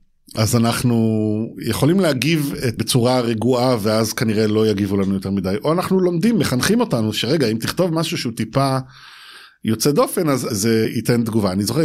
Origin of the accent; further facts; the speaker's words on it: United States; moved away as an adult; also born or lived in Israel / Cleveland / Maryland; עברנו לקליבלנד, ארצות הברית, בהמשך עבד בתעשייה האווירית ועברנו למרילנד. רוב ילדותי עברה בארצות הברית